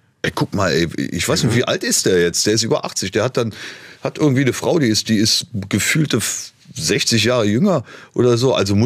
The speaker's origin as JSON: {"language": "German", "town": "Trier", "region": "Rhineland-Palatinate", "country": "Germany", "tie": "born or raised there", "said": "Also ich bin neben dem Moselstadion in Trier aufgewachsen."}